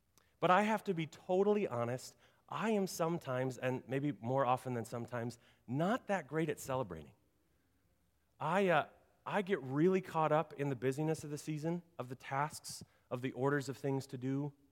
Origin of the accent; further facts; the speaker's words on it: Chicago, Illinois, United States; And as a Midwestern man, I come from Chicago, and this snow outside, oh, I am in heaven with all of this snow.